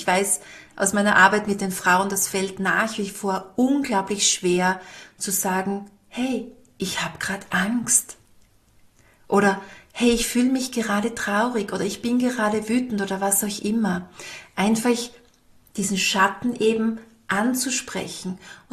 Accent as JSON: {"language": "German", "region": "Styria", "country": "Austria", "said": "bei uns in der Steiermark"}